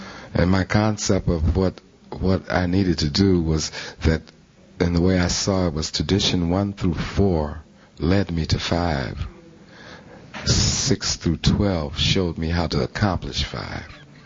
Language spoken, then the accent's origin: English; Detroit, Michigan, United States; I'm from Detroit, Michigan.